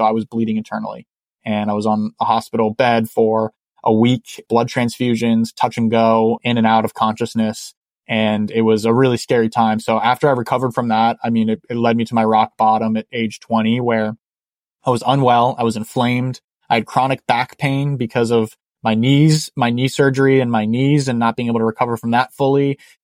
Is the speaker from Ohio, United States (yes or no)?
no; San Diego, California, United States; I grew up in San Diego, California. I'm a sun creature. I'm a beach bum surfer.